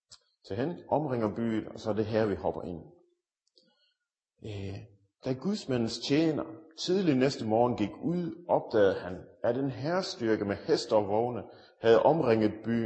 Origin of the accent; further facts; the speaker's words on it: Region of Southern Denmark, Denmark; Jeg er født og opvokset i Sønderjylland, så hvis I synes, at jeg snakker lidt mærkeligt, så er det derfor.